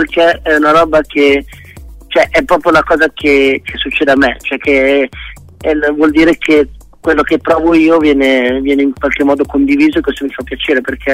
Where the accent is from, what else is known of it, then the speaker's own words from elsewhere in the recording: Milan, Lombardy, Italy; io sono di Milano, comunque qua in zona limitrofa